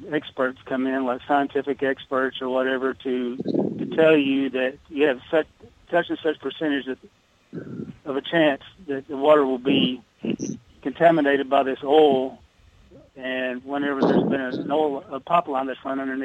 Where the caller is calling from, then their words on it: Dallas, Texas, United States; Dallas, Texas.